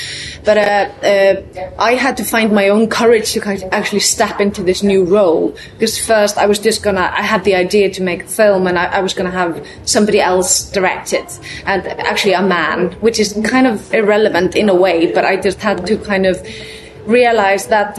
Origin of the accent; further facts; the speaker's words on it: Iceland; So I come from Iceland